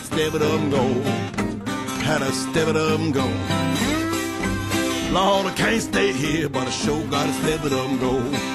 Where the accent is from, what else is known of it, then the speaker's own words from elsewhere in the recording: New York City, New York, United States; I'm from Bronx, New York.